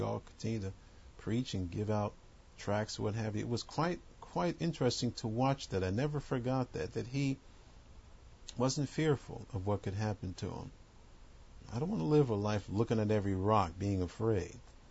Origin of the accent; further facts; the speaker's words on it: New York, United States; Now, I grew up in New York, so I, you know, figured I'd seen pretty much everything that New York had to offer.